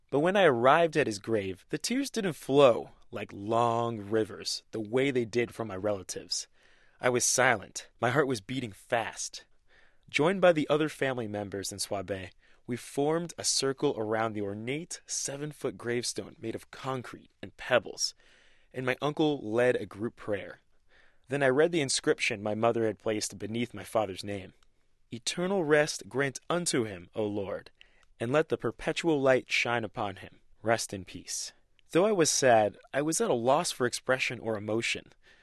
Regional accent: United States; I grew up knowing that I'm Ghanaian-American. From the food, to the customs, to the languages, which I actually understood and spoke a bit as a child.

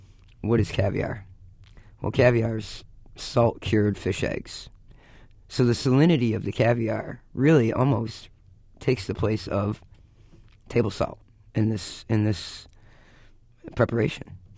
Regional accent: Michigan, United States; because growing up in Michigan, when I did, it was still acceptable to rake the leaves

